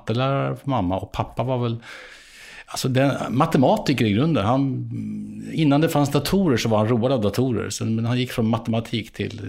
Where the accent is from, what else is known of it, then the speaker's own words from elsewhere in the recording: Torshälla, Södermanland, Sweden; Nej, men det gjorde man i min hemstad, Torshälla.